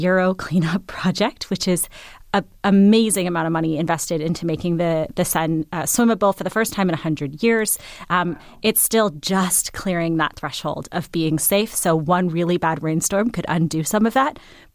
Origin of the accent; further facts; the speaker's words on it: Ontario, Canada; So I grew up skiing in Eastern Ontario